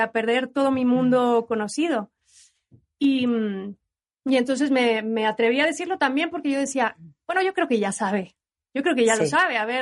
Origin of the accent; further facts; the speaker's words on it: Mexico; soy de México, tengo 46 años y soy lesbiana.